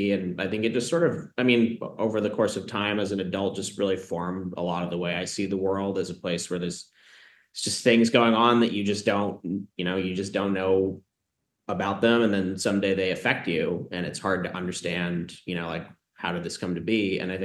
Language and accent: English; New York City, New York, United States; I, you know, as a young person, I grew up in New York City, and basically my elementary school was right next to the World Trade Center.